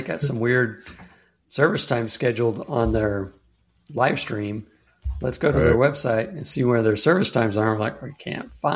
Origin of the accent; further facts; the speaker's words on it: Texas, United States; I grew up in South Texas. We would have hurricanes that blew through. I grew up right on the coast. We were walking distance to the bayfront